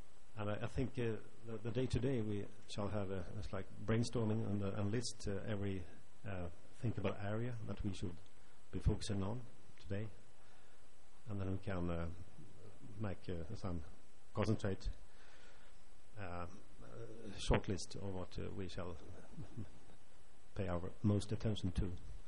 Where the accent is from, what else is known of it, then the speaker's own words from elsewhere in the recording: Sweden; English is a second language; I'm the GAC representative, and I'm from Sweden.